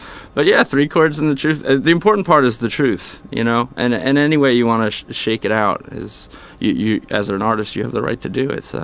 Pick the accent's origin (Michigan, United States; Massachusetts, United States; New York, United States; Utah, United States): New York, United States; Long Island; And then, growing up in Long Island, I always like to say